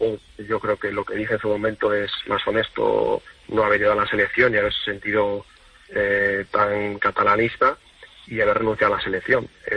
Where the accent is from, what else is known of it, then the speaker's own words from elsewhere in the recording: Spain; como jugador español